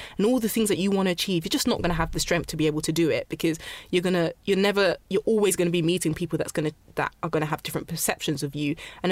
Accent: London, United Kingdom; You know, I am Black and I'm a woman as well. And I'm from South London. I'm from Ghana.

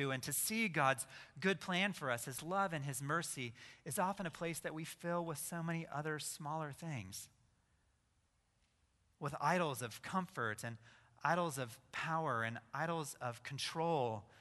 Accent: Idaho, United States; Now I'm from Idaho, and I've heard a few fish stories.

